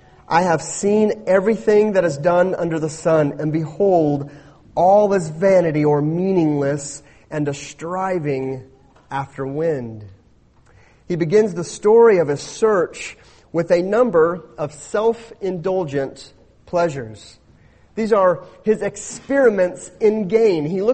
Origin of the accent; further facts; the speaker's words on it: United States; We as American people have much time for leisure, much time for frivolity.